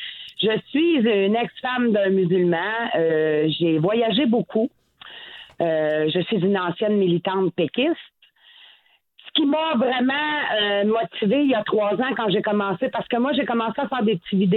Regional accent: Shawinigan, Quebec, Canada; now in Ottawa, Canada; En fait, je suis une ancienne trifluvienne, mon cher monsieur. Je suis native de Shawinigan.

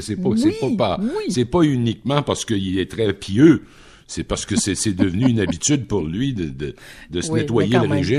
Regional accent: Rimouski, Quebec, Canada; Mais moi, j'ai grandi dans un univers qui était encore très, très religieux. Nous, ben moi, je viens de Rimouski.

